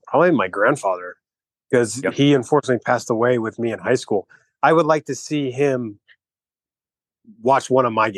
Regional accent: California, United States; unfortunately with growing up in California, it wasn't as big back then

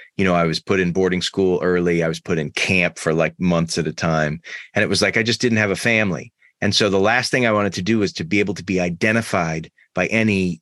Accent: Massachusetts, United States; Like, I grew up in Massachusetts.

